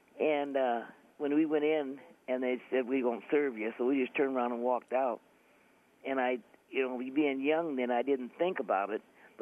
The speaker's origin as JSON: {"language": "English", "town": "Fort Dodge", "region": "Iowa", "country": "United States", "tie": "born or raised there", "said": "In Fort Dodge."}